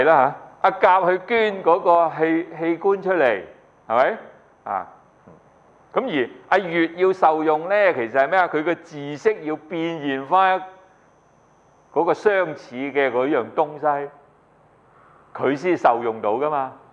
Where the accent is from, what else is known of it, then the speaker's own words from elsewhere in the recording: China; born there; 我喺大陸出世嘅其實